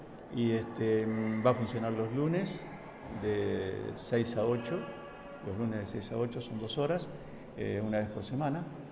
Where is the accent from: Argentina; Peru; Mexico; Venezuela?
Argentina; Coronel Pringles, Buenos Aires Province; yo en realidad desde chico, cuando, en mi pueblo, en Coronel Pringles